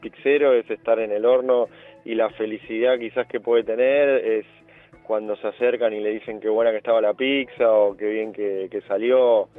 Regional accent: Buenos Aires, Argentina; yo soy de Villa del Parque.

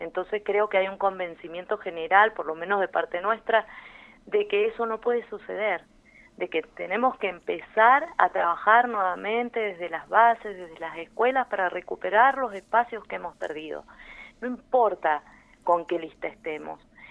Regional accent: Malargüe, Mendoza, Argentina; les mando un abrazo enorme a todos los malargüinos, a mi pueblo amado, que obviamente siempre yo estoy con mi pensamiento en el sur de la provincia.

